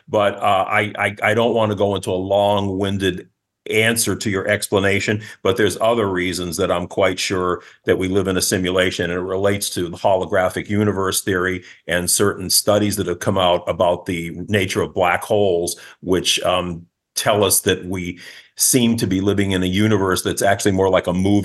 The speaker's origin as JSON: {"language": "English", "town": "Boston", "region": "Massachusetts", "country": "United States", "said": "I mean, I'm from New England. This is Stephen King land up there, the home of Salem."}